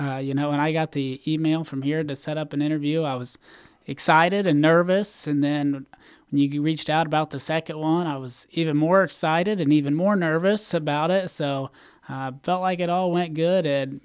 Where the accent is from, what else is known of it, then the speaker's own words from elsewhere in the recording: New Castle, Indiana, United States; It's about 30 minutes away from my hometown of Newcastle in Muncie, Indiana